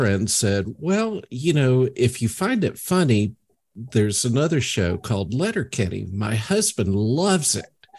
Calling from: South Carolina, United States; South Carolina.

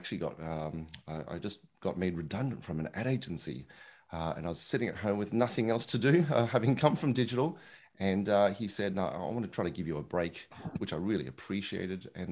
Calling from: Melbourne, Victoria, Australia; It's good old, I was going to say sunny Melbourne in Australia, but it's actually quite cold today. So call it cold Melbourne in Australia.

